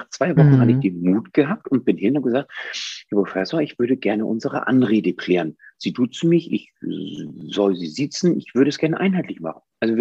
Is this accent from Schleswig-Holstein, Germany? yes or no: yes; Schleswig-Holstein, Germany; Ich komme von der Nordsee, von der dänischen Grenze oben, Nordfriesland. Ich bin Friese, Nordfriese.